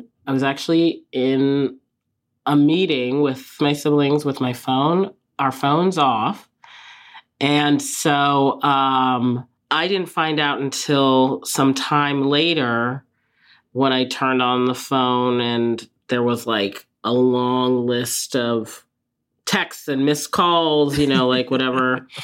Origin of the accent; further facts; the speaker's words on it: Nigeria; And also as a Nigerian, my family is Nigerian as well.